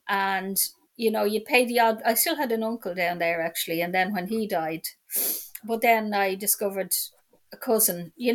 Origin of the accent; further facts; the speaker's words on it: Dublin, Leinster, Ireland; so I'll be 64 this year. And I was born in Dublin, so I'm in Drimna. So I was born in Drimna in Dublin.